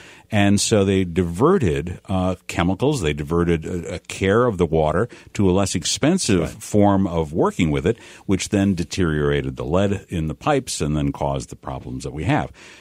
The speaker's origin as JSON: {"language": "English", "region": "Michigan", "country": "United States", "tie": "born or raised there", "said": "much the same as what we've seen in Flint, Michigan, which is very close to my hometown."}